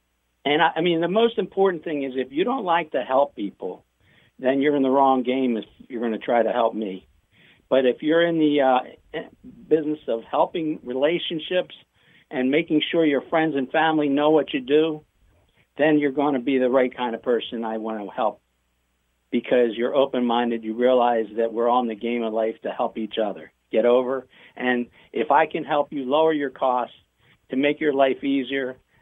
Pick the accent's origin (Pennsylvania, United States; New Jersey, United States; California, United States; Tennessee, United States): New Jersey, United States; I'm from South Jersey, so, you know, I got a little Philly in me still.